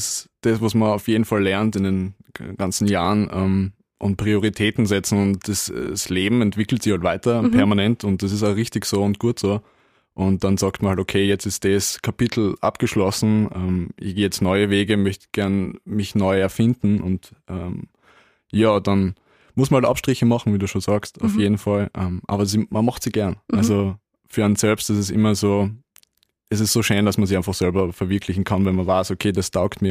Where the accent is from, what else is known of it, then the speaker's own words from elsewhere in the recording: Austria; wie es halt bei uns in Österreich so ist, halt mit der Blasmusik